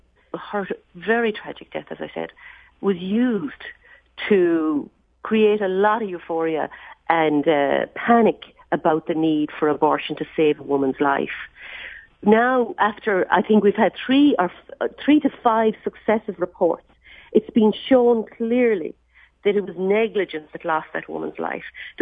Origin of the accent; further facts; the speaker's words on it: Galway, Connacht, Ireland; I mean, look, I'm from Galway, the west of Ireland